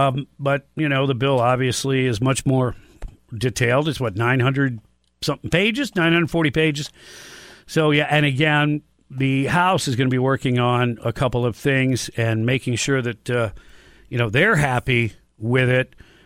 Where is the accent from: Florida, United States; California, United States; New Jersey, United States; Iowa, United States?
California, United States; We're environmentalists. We're eco-friendly. We're from California, the land of fruit, nuts, and honey.